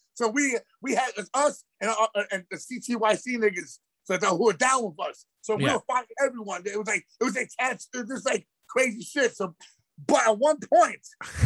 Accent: Queens, New York, United States; I go, "I'm from Queens."

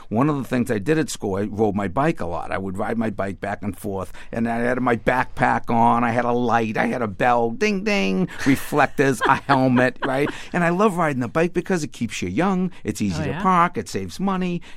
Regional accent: Cambridge, Massachusetts, United States; I grew up in Cambridge. I was always on the outside of Harvard.

